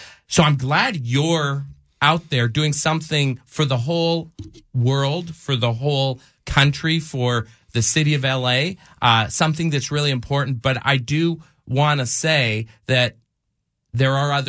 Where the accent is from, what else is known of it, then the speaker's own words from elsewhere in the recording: Canada; I'm Canadian, and we're doing much better in Canada.